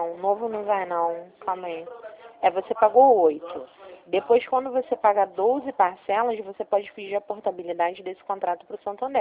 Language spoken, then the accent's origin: Portuguese; Rio de Janeiro, Brazil; Eu sou da Vila da Penha.